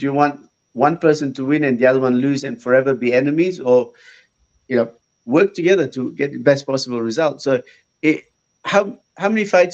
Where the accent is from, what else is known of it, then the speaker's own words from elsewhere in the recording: Malaysia; Growing up in Malaysia, you know, training Aikido